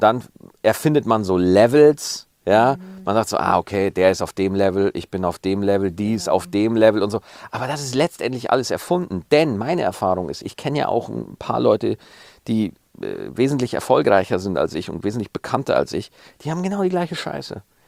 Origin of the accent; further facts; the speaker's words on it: Bavaria, Germany; Ich bin Bayer, aber ich fühle mich in Bayern als Außenseiter. Ich fühle mich nicht wie ein richtiger Bayer.